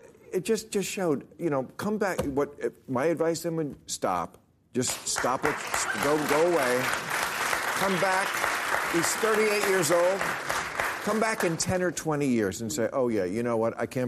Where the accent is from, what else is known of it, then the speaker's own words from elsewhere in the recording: Ireland; I'm Irish.